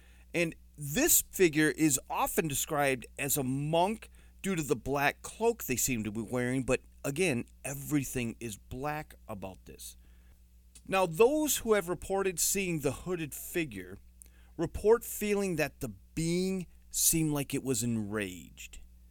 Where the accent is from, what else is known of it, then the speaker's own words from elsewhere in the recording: Saginaw, Michigan, United States; I grew up in Saginaw, Michigan, Saginaw Township, Michigan, and we lived in a house that was not entirely old as I was growing up.